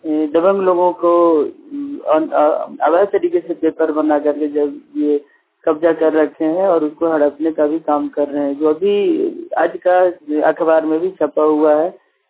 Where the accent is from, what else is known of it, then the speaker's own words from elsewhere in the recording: Padma, Jharkhand, India; पद्मा प्रखंड के हजारीबाग जिला अंतर्गत पद्मा प्रखंड का रहने वाला हूँ।